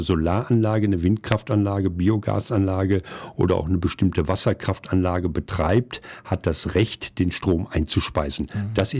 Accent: Augsburg, Bavaria, Germany; Für mich, ich komme aus Augsburg, ist es ein Ärgernis

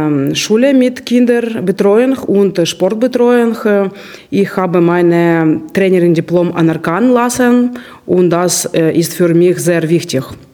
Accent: Ukraine; German is a second language; moved away as an adult; now in Ulm, Germany; ich bin 42 Jahre alt, ich komme aus der Ukraine.

